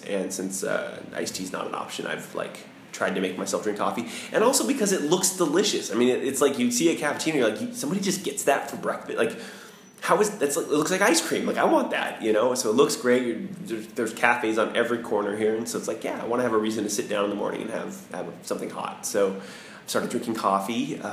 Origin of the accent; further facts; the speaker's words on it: Phoenix, Arizona, United States; now in Paris, France; So I come from Phoenix, where it's completely acceptable to wear flip-flops and cargo jeans or cargo shorts to everything.